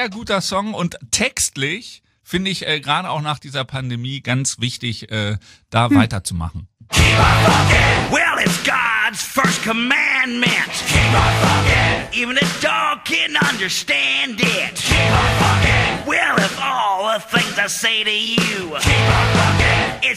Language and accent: German; Hanover, Lower Saxony, Germany; fahre ich mal zu Denko Jones nach Braunschweig in die verbotene Stadt als Hannoveraner.